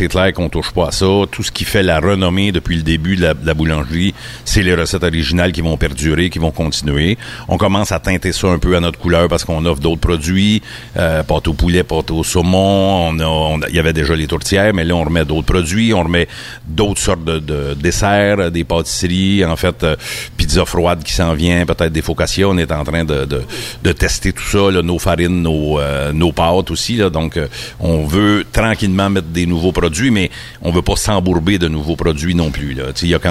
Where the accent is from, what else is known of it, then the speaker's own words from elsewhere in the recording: Saint-Côme, Quebec, Canada; T'sais, moi, je suis natif de Saint-Côme